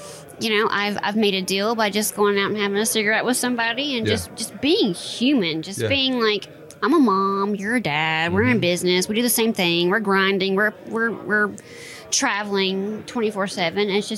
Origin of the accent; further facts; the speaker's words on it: the South, United States; I'm from the South. We're hospitable.